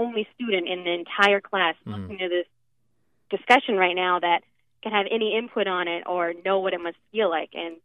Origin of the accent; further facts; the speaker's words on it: Maryland, United States; I grew up in Maryland. It's about an hour outside of Washington, D.C.